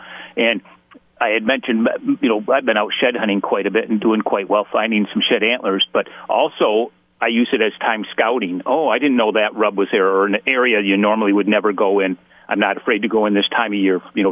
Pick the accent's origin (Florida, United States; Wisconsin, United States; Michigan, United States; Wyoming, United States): Michigan, United States; to me, growing up in Michigan, that's what I like to see.